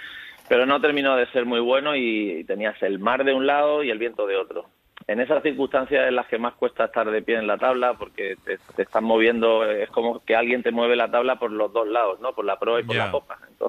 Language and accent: Spanish; Málaga, Andalusia, Spain; este desafío nos planteamos hacer la senda litoral en Málaga, que es de donde yo soy